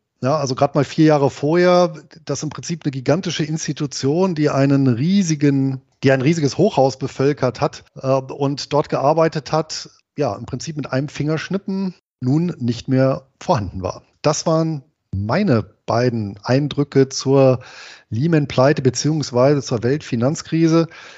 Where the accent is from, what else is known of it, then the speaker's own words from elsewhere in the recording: Bonn, North Rhine-Westphalia, Germany; Denn meine Heimatstadt Bonn